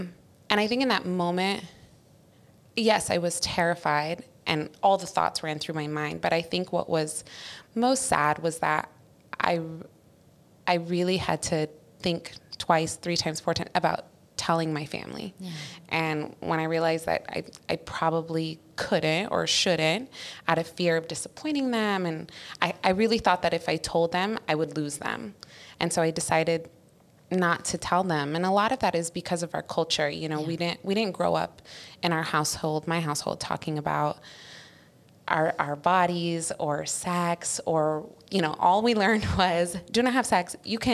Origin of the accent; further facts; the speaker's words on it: California, United States; I grew up in the States, in California, in a pretty strict Arab American home.